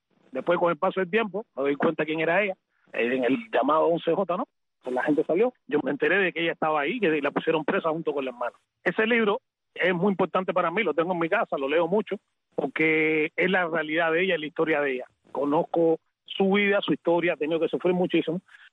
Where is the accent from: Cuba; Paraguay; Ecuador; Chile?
Cuba; de mi pueblo, de la Cuba